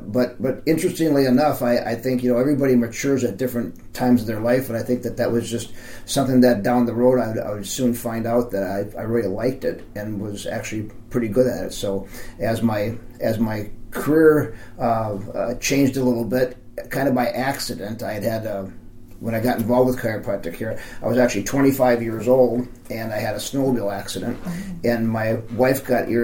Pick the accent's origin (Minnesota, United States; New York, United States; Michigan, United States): Minnesota, United States; Brooklyn Center; I grew up in the Minneapolis area. I'm a little reluctant to say I grew up in Brooklyn Center because Brooklyn Center is not a very nice part of Minneapolis anymore